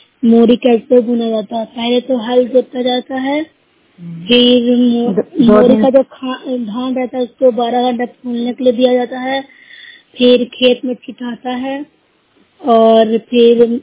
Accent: Bihar, India; मैं नूरशहर प्रखंड से हूँ, जिला नालंदा की रहने वाली निवासी हूँ।

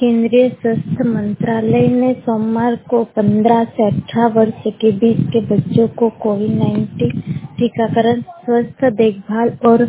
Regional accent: Anjrada, Madhya Pradesh, India; मैं बड़वानी जिले के ग्राम अंजराड़ा की निवासी हूँ।

